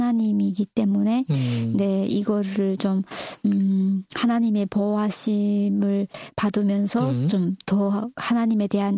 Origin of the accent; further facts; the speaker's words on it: North Korea; now in South Korea; 제 고향 저기 북조선을 떠나서 네 여기 온 게